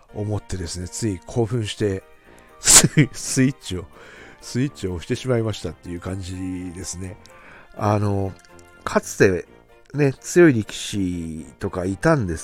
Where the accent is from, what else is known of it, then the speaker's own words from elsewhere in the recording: Aomori, Japan; この地元青森の星っていうんですかね